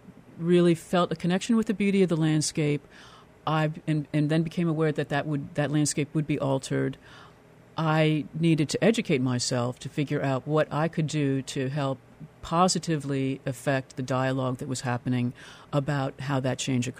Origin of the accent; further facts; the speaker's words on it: Maryland, United States; growing up in Maryland and seeing similar things happening, growing up really at the end of a farm field myself, watching development occur as I grew.